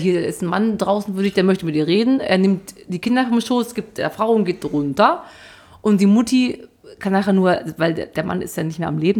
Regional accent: North Rhine-Westphalia, Germany; ich bin ja aus dem Sauerland.

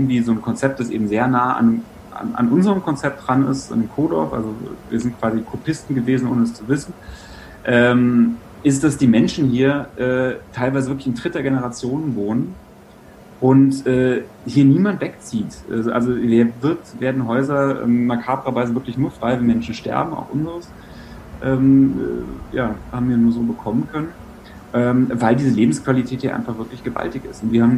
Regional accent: Dachau, Bavaria, Germany; Ich komme ursprünglich auch aus Bayern und aus Dachau in der Nähe von München und wollte dann aber immer weg, weil ich mit Bayern einfach nie warm geworden bin.

